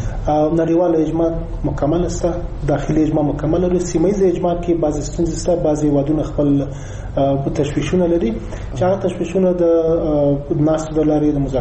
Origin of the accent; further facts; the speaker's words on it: Afghanistan; موږ افغانان یو ستر هدف لرو، هغه هدف سوله ده او د وطن آبادي ده.